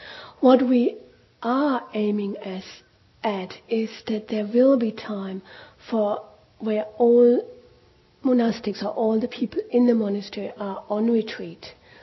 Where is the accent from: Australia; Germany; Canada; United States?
Germany; English is a second language; I'm German. Please excuse my accent.